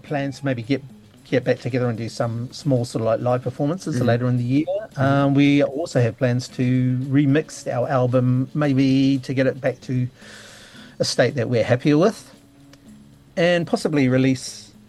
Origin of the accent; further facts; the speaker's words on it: Mangere, Auckland, New Zealand; Yeah, where we grew up in Mangere, South Auckland.